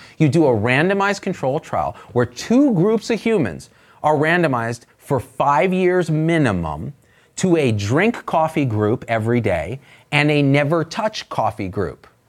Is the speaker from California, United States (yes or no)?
yes; California, United States; I come from the Bay Area. All my friends are liberals.